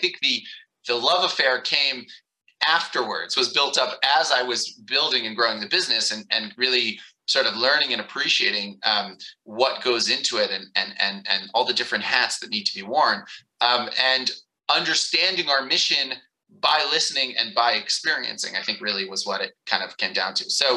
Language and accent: English; United States; when I was a little kid, I was born and raised in the States, and I was a big baseball fan.